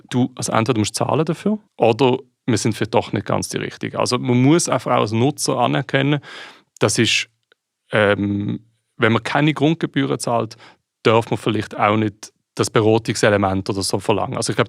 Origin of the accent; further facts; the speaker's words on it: Switzerland; ich als Schweizer kann dort quasi einfach mein Geld auf eine Prepaid-Karte laden.